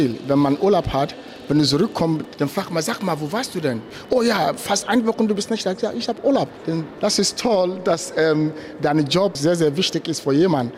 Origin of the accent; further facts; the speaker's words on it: Ghana; moved away as an adult; now in Germany; Ich bin ursprünglich aus Ghana nach Deutschland gekommen, um zu studieren.